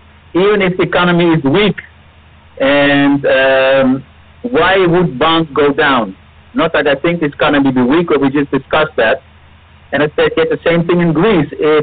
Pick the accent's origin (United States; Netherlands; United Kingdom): Netherlands; Amsterdam, North Holland; English is a second language; if you take a look at the bond market in Europe, you know I'm from Amsterdam